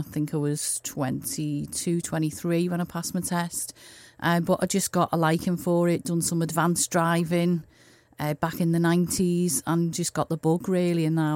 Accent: Liverpool, North West England, United Kingdom; Originally from Tewbrook.

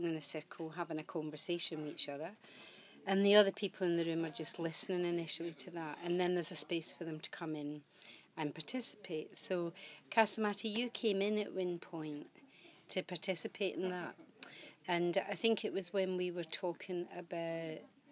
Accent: Scotland, United Kingdom; now in England, United Kingdom; I'm Scottish, but I live in England, and I'm visiting Australia.

